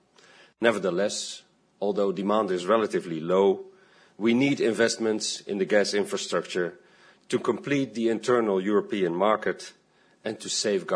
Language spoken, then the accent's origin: English; Netherlands; English is a second language; during the World Gas Conference in the capital of my home country, in Amsterdam.